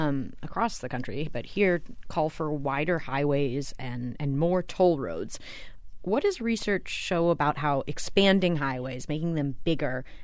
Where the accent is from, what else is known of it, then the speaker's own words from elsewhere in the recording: California, United States; I grew up in California, and here in Texas, it's a pretty big contrast.